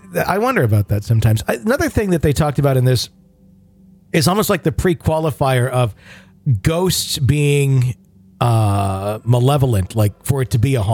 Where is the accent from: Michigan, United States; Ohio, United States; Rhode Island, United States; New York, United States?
Ohio, United States; Ashtabula; I grew up in Ashtabula, Ohio, which is located right in the northeast corner of Ohio between Lake Erie and Pennsylvania.